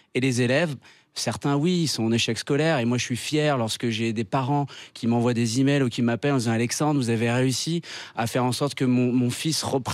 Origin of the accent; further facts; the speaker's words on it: France; on est français, on vient des États-Unis